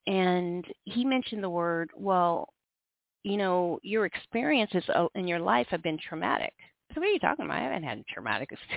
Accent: Sioux City, Iowa, United States; I mean, we are from Sioux City, Iowa. 4x4 blocks really seriously could have taken us to another liquor store.

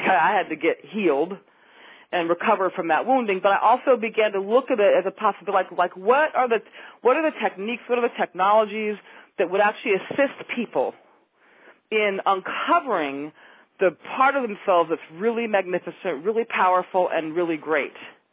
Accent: California, United States; I grew up in the Bay Area

